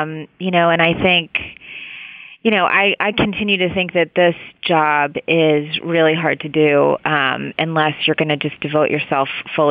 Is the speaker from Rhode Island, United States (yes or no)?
no; West Virginia, United States; And, you know, I'm from West Virginia, so I grew up like in a coal state